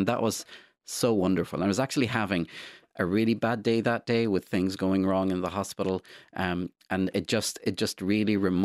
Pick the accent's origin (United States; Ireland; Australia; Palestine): Palestine; also born or lived in Kuwait; I was born in Kuwait, but I'm not Kuwaiti. I'm Palestinian, but I have a Jordanian passport.